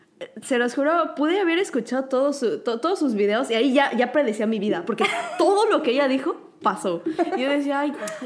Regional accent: Mexico; moved away as an adult; now in South Korea; Crecimos en México siendo mexicanas, coreanas

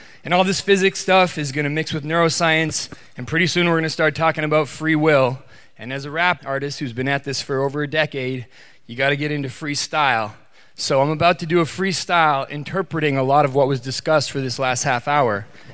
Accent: Western Canada, Canada; Now, I'm from Western Canada.

